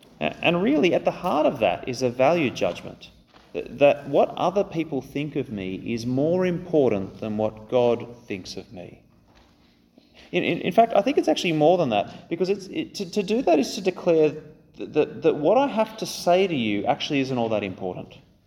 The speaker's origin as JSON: {"language": "English", "country": "Australia", "said": "It's cultural. We're Australian."}